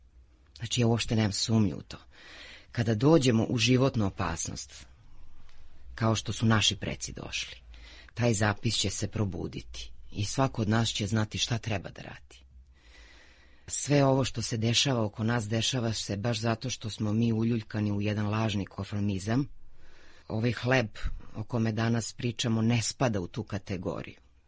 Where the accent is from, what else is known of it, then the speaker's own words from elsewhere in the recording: Lajkovac, Kolubara District, Serbia; ja dolazim iz Lajkovca, odakle je krenula Kolubarska bitka.